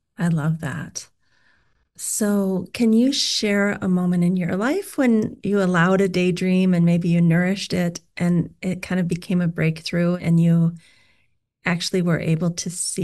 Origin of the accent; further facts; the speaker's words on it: Iowa, United States; I grew up in Iowa, and like I would literally sit outside in the grass with my dog for hours daydreaming.